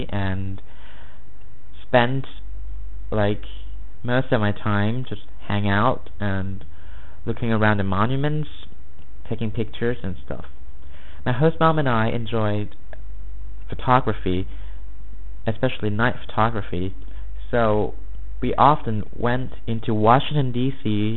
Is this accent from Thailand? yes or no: yes; Thailand; English is a second language; also born or lived in Alexandria, United States; I was born and raised in Thailand to Thai parents. None of my family members speaks English at all, so it is kind of a surprise for me to speak English. I had a chance to spend a year living in America.